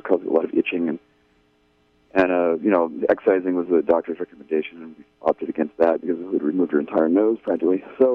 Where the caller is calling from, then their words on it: Redway, California, United States; I'm from Redway.